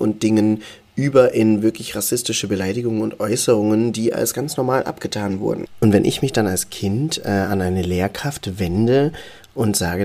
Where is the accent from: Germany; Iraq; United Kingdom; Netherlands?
Germany; Baden-Württemberg; also born or lived in Nairobi, Kenya; Ich wurde dann mit 13 Monaten adoptiert und bin in einer Kleinstadt in Baden-Württemberg im Schwarzwald-Baar-Kreis aufgewachsen.